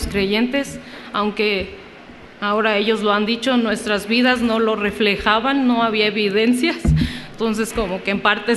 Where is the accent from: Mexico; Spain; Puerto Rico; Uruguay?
Mexico; Irapuato, Guanajuato; Y nosotros somos de Irapuato